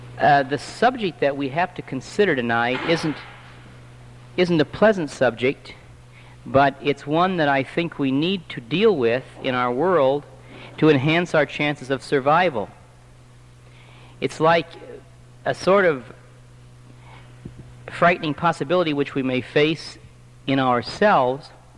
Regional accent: Sioux Falls, South Dakota, United States; I'm from Sioux Falls, South Dakota.

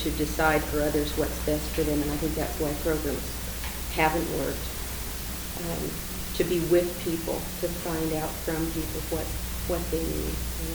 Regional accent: Sacramento, California, United States; I'm from Sacramento.

